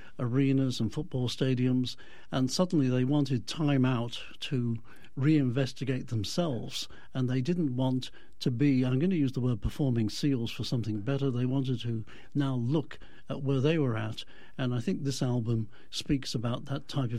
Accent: Liverpool, North West England, United Kingdom; And that the rest of the world is out there, but hey, we're from Liverpool, we know what we're doing.

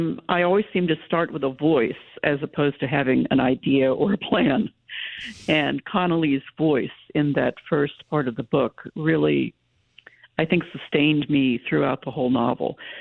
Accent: West Virginia, United States; My hometown was 20 minutes from the Weston State Hospital, which was the original Trans-Allegheny Lunatic Asylum.

